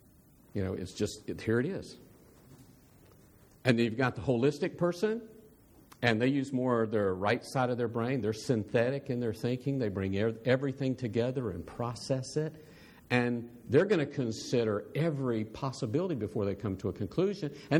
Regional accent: United States; It's like, I'm an American.

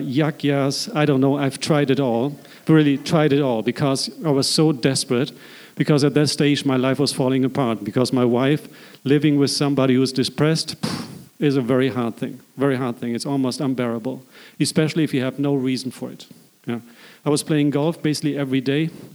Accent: Germany; accent: German; English is a second language; So I'm from Germany. You'll be notice that by my accent. So my English is okay. So I was 20 years old.

